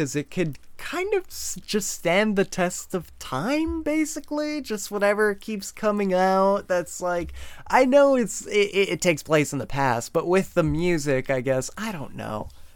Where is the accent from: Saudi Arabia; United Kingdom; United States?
United States; Chicago, Illinois; Look, babe, I'm going to show you my hometown.